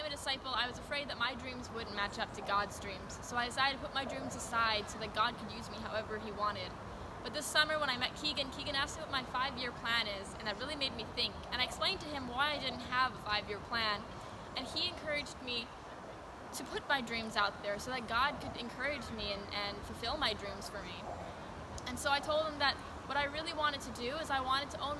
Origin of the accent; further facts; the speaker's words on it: St. Thomas, U.S. Virgin Islands; I'm your sister from Halifax Dartmouth Church of Christ, but I'm from St. Thomas, U.S. Virgin Islands